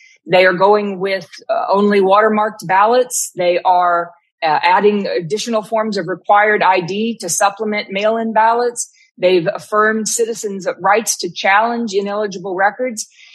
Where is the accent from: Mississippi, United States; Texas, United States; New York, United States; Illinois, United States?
Texas, United States; I think, is my home state of Texas.